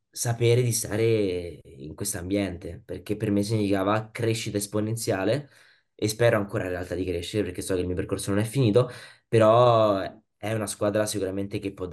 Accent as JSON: {"language": "Italian", "town": "Rome", "region": "Lazio", "country": "Italy", "tie": "born or raised there", "said": "tutta la mia anche da parte di mio padre e mia madre veniamo da Roma, quindi io, ecco, sono sempre cresciuto a Roma."}